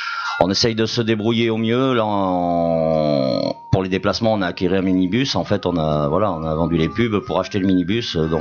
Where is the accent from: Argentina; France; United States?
France; Marseille, Provence-Alpes-Côte d'Azur; je suis né à Marseille, j'avais envie de porter les couleurs de, au moins avant d'arrêter le billard, je m'étais dit, je veux au moins porter une fois les couleurs de ma ville